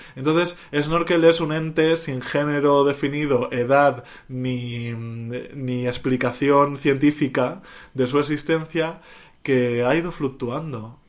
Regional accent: Castilla-La Mancha, Spain; en Albacete, de donde soy oriundo, una palabra preciosa, de un pueblo.

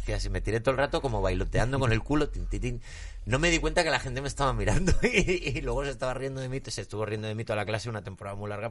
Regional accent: Valladolid, Castile and León, Spain; Perdóname, somos de Valladolid, nosotros.

